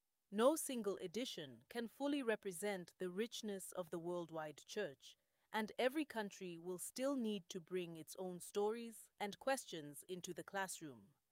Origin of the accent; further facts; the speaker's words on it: South Africa; As a South African, I find the wider representation of cultures, regions, and experiences especially meaningful. Our country has traveled through the painful history of apartheid into a democratic society